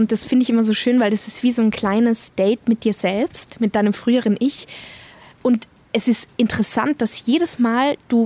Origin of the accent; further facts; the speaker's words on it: Tyrol, Austria; now in Germany; Ich bin so froh, wenn ich auch mal keinen Berg sehe, weil ich in Deutschland diese Weite genieße, die ich nirgendwo habe in Tirol.